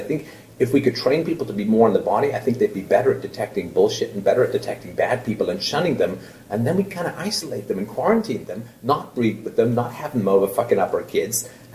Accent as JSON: {"language": "English", "region": "England", "country": "United Kingdom", "tie": "born or raised there", "said": "I grew up in England."}